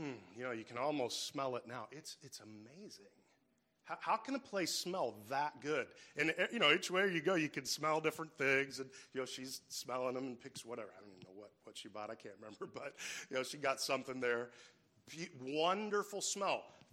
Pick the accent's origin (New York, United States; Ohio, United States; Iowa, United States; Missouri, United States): Iowa, United States; I grew up in Iowa and in a city, but I go to my grandfather's farm